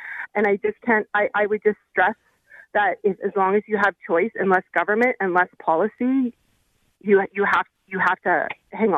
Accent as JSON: {"language": "English", "country": "Canada", "said": "I'm actually from Canada."}